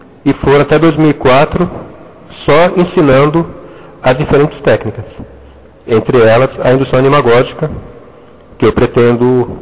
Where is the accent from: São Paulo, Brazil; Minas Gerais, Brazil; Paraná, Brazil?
São Paulo, Brazil; born there; Bem, eu nasci em São Paulo, na capital do estado, em 1966.